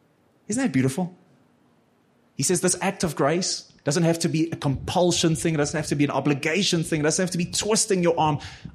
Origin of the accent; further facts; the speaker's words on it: Free State, South Africa; I come from the Free State, so it's blistering cold and then it's hot.